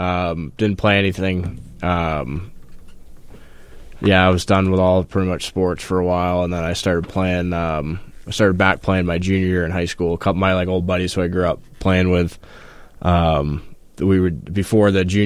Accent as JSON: {"language": "English", "town": "Falmouth", "region": "Massachusetts", "country": "United States", "tie": "born or raised there", "said": "Falmouth, Massachusetts is where I grew up mostly."}